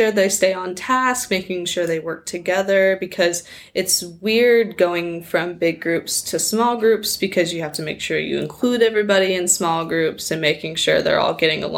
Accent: Carthage, Missouri, United States; I'm from Carthage, Missouri, but I go to school here at Pitt State

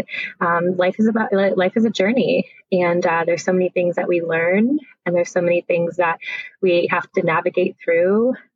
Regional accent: Michigan, United States; now in Indianapolis, United States; I grew up in Michigan near Detroit and moved to Indianapolis in 2007. And I've lived here ever since.

